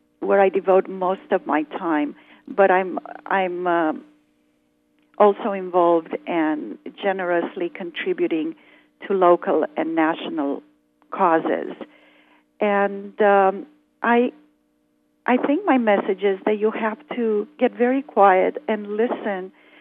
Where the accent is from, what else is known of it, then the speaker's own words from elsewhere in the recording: Romania; And so I went back to Romania, and I went to my hometown to an orphanage there